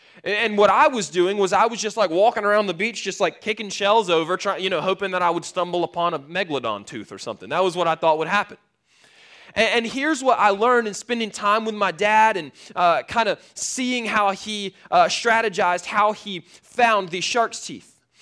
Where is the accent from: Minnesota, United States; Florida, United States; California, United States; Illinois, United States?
Florida, United States; Spent a lot of time at the beach because I grew up in Florida.